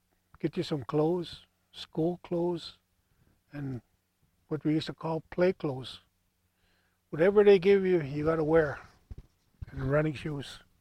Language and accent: English; Okanis First Nation, Saskatchewan, Canada; I was born on Okanis First Nation. I wasn't born in a hospital. I was born on Okanis First Nation, December the 5th, 1959.